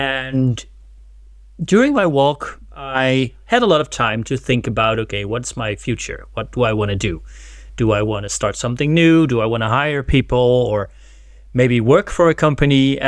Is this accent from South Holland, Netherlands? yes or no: yes; South Holland, Netherlands; walking to Berlin from my hometown, which is near Rotterdam.